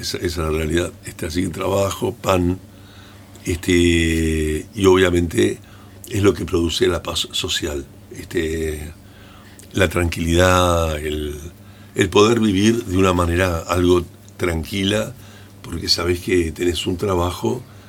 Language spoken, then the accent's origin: Spanish; Argentina; Yo quiero subrayar una frase que, como argentino